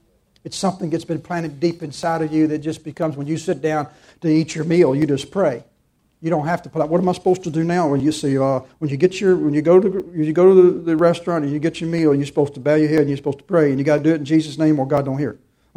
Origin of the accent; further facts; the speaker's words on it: United States; I said, no, I'm a Christian. I'm an American.